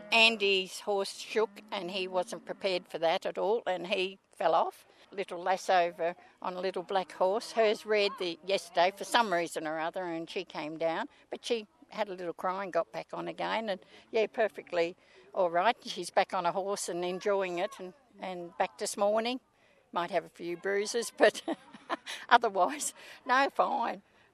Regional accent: Inverell, New South Wales, Australia; I'm from Inverell. A grandmother looking after 2 grandchildren and 1 daughter.

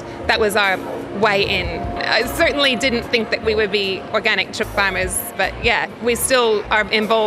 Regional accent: California, United States; I was raised in Northern California.

